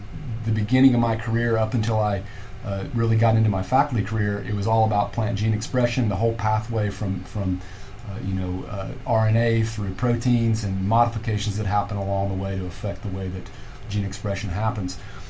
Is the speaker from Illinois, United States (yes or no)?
no; Kentucky, United States; also born or lived in California, United States; And then I moved back to Kentucky. I'm from Kentucky. I moved back to Kentucky in 2000.